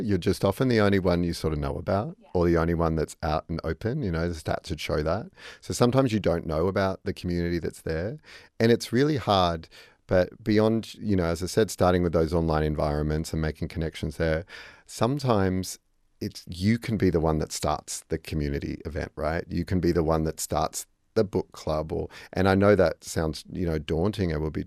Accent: Coffs Harbour, New South Wales, Australia; I grew up near Coffs Harbour

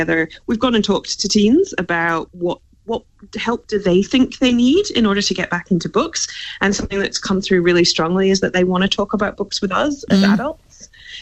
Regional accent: Scotland, United Kingdom; now in Australia; I grew up in Scotland

